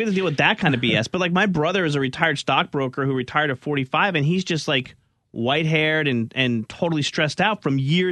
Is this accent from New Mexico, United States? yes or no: no; New Jersey, United States; Like Amanda's from Memphis. I'm from New Jersey.